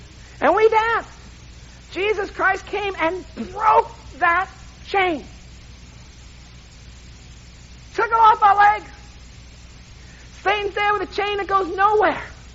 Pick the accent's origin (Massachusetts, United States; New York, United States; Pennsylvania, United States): New York, United States; Manhattan; I'm from Manhattan, as we all know.